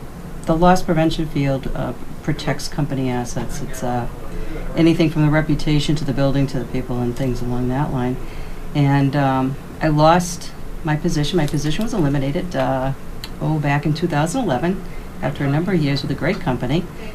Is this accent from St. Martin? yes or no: no; Brockton, Massachusetts, United States; I am. I grew up in the Brockton area. My dad was a custodian for the Brockton school system.